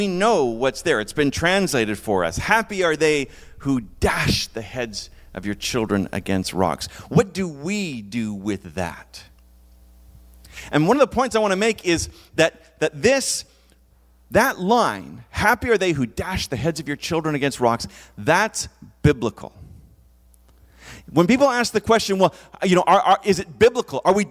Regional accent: Ireland; That's how the Irish, and I'm Irish, that's how the Irish became wonderful drinkers

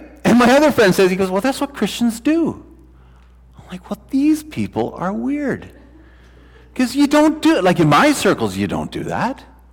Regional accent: China; now in Vancouver, Canada; The first time, when I moved to Vancouver, I came from China and I came to Vancouver.

